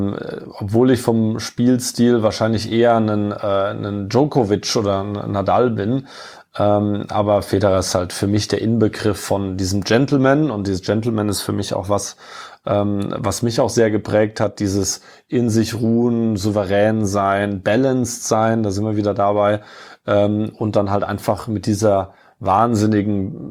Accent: Kaiserslautern, Rhineland-Palatinate, Germany; Ich bin ja in der Pfalz aufgewachsen, bin auch stolzer, gebürtiger Pfälz in der Nähe von, oder direkt im kleinen Vorort von Kaiserslautern aufgewachsen.

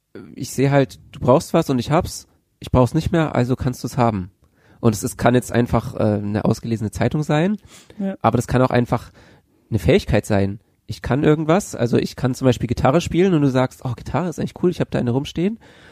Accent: Bavaria, Germany; ich bin in Bayern aufgewachsen.

